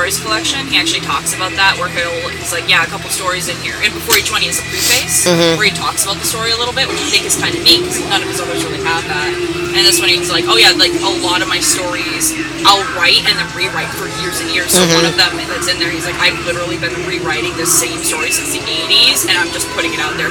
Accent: Maine, United States; I grew up in Maine.

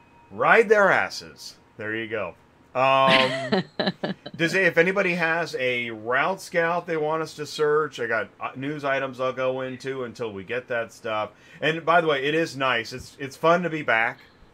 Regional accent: Canada; I'm Canadian.

